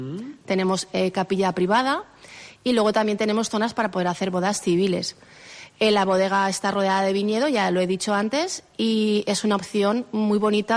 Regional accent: Castellón, Valencian Community, Spain; somos de Castellón y tenemos que salir

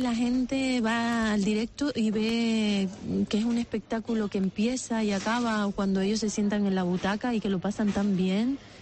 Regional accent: Teror, Canary Islands, Spain; Teror, aquí es donde nací, aquí donde... No, me crié hasta que los abuelos también desaparecieron. Me crié con mi familia en el Castaño.

